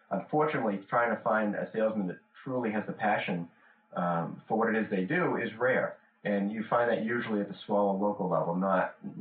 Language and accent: English; Medford, Massachusetts, United States; also born or lived in New Hampshire; Yeah, I'm from New Hampshire and grew up in Boston, or Medford, actually, outside of Boston.